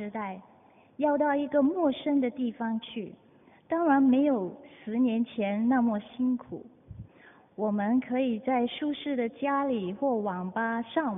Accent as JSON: {"language": "Chinese", "country": "Singapore", "lives_now": "Hong Kong", "said": "其实我也不是香港人，我是来自新加坡，所以呢，我的广东话和普通话也讲得不太好。"}